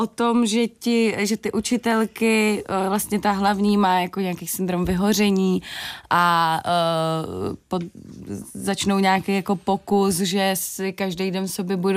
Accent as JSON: {"language": "Czech", "town": "Brno", "region": "South Moravian Region", "country": "Czechia", "said": "Jo, ne, jsem úplně přímo z Brna, ze středu města."}